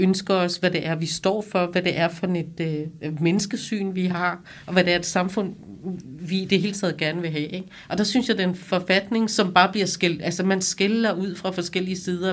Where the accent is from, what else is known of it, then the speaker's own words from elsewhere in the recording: Greenland; Det kan vi simpelthen ikke være bekendt som grønlænder, ikke?